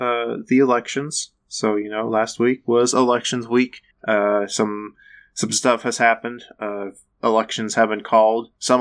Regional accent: Kansas, United States; So I know how things went here in my home state of Kansas.

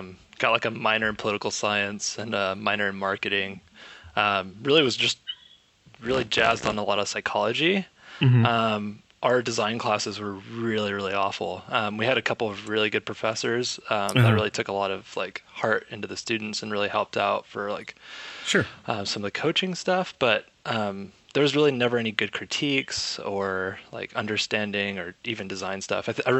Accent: Houston, Texas, United States; also born or lived in Dallas; now in San Francisco, United States; I grew up in Houston, Texas. Mm-hmm. So I lived in Dallas and Houston for most of my life and then moved out to San Francisco.

